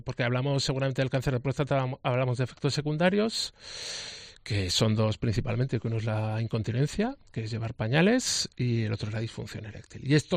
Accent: Aragon, Spain; Lo que pasa es que somos de Aragón, los seis que formamos la Junta Directiva somos de Aragón

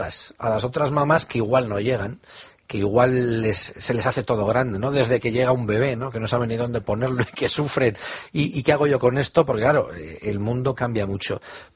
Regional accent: Bilbao, Basque Country, Spain; Mira, yo soy de Bilbao, en Euskadi, y en mi tierra hay un gran matriarcado.

